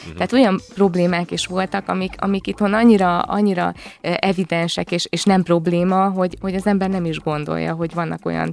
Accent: Hungary; born there; mekkora szerencsénk van, hogy ide születtünk, és ilyen lehetőségeink vannak. És bármennyire is sírunk itt Magyarországon

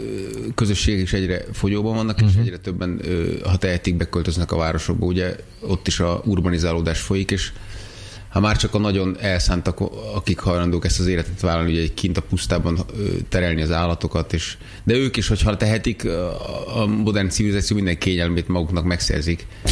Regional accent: Budapest, Hungary; ugye én budai gyerek vagyok

